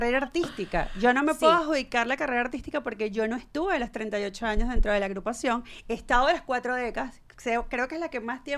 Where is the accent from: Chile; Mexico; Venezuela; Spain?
Venezuela; Nosotras nunca nos fuimos de Venezuela, pertenecemos a Venezuela, trabajamos por Venezuela y llevamos a Venezuela en alto.